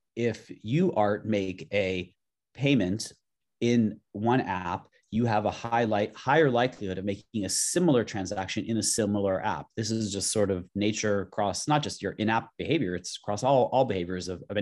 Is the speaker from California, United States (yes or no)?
yes; Los Angeles, California, United States; now in San Francisco, United States; I'm from Los Angeles. I live in San Francisco now